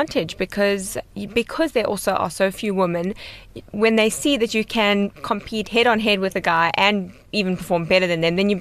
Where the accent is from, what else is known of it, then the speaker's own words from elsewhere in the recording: Johannesburg, Gauteng, South Africa; I grew up here, born in Cape Town.